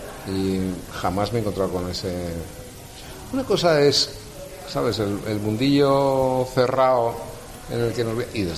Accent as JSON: {"language": "Spanish", "town": "Huelva", "region": "Andalusia", "country": "Spain", "said": "Pero coño, si yo soy de Huelva, ¿por qué voy a renunciar a la provincia de Huelva?"}